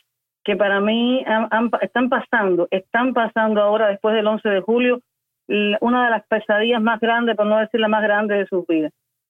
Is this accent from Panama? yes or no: no; Cuba; en mi país